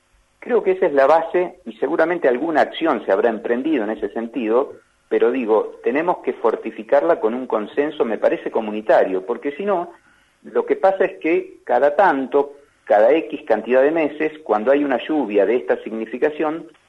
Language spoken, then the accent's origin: Spanish; Argentina; como argentinos que somos